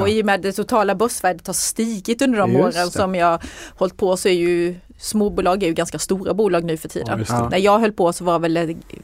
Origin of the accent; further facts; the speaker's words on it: Anderstorp, Jönköping County, Sweden; Jag kommer ju från Anderstorp.